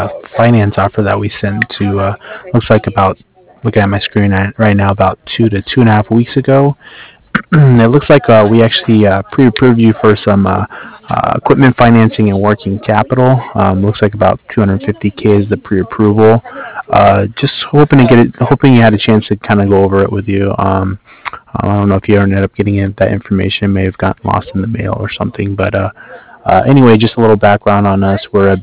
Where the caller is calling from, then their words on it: Cardiff, Wales, United Kingdom; I'm calling over from Cardiff.